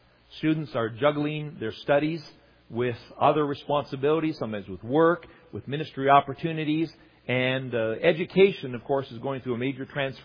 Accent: Oshawa, Ontario, Canada; I'm from Oshawa and you're here in Sarnia.

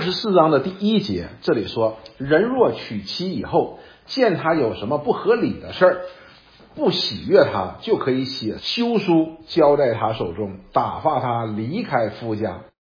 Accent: China; 所以我们中国人讲要叫吃马什么马吃回头草

